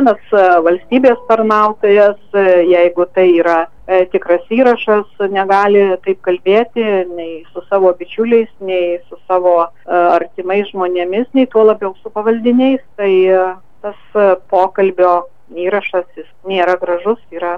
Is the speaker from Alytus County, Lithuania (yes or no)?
yes; Alytus, Alytus County, Lithuania; aš kaip alytiškė